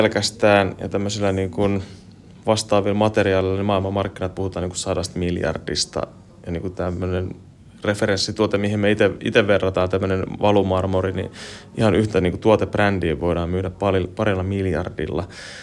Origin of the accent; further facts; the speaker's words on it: Uusimaa, Finland; Tietysti kun on täältä kotoisin